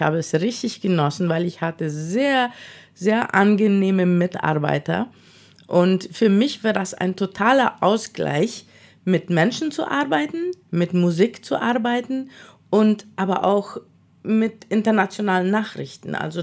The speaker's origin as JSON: {"language": "German", "town": "Friesland", "region": "San Pedro", "country": "Paraguay", "tie": "born or raised there", "also_born_or_lived": "Canada", "said": "Also geboren bin ich in Kanada, aber aufgewachsen in Friesland. Und dann in meinen Jugendjahren bin ich nach San Lorenzo gezogen, habe dort 4 Jahre SEMTA gemacht. Und danach war ich in Asunción"}